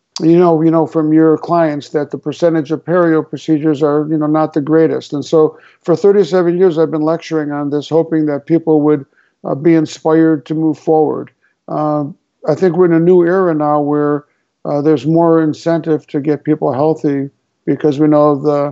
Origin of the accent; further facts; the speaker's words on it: Chicago, Illinois, United States; now in Seattle, United States; So let's see. Grew up in Chicago, went to dental school at University of Illinois.